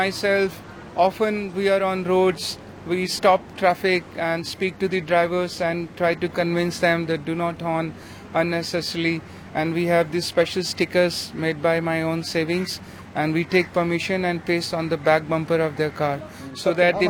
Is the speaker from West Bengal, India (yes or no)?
no; Delhi, India; I'm originally from Delhi, born and brought up here.